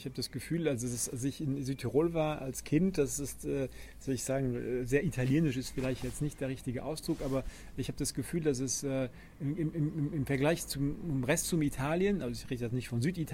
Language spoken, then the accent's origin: German; Luxembourg; in Luxemburg, ich bin Luxemburger, sind wir auch so ein bisschen so kulturell, so mischvoll.